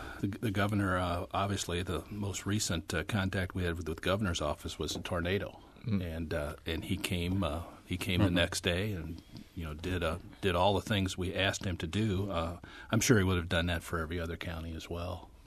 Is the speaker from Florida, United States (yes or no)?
no; St. Charles, Missouri, United States; when I was growing up in St. Charles, almost all my friends, their dads worked at Mack